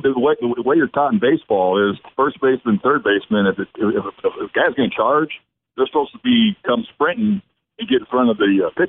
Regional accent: the South, United States; accent: Southern; You know, I got a little Southern accent to me, and he knew I wasn't from there.

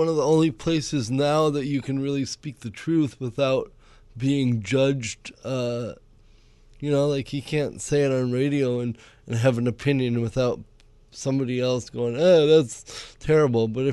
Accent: Cameroon; born there; I was born in Cameroon, West Africa.

